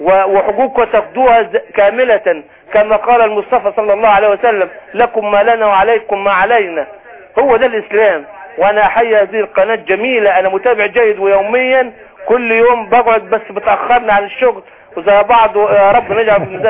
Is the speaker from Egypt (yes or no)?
yes; Minya Governorate, Egypt; اسأل الفلاحين عندنا في المنيا يقول لك القمح اول سنة يجيب محصول